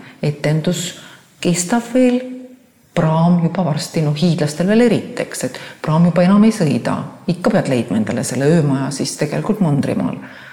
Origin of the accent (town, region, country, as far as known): Saare County, Estonia